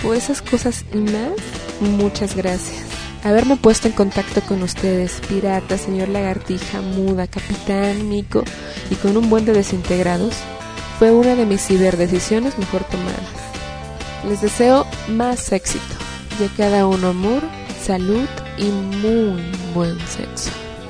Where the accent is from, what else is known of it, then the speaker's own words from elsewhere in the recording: Oaxaca, Mexico; de Oaxaca, México.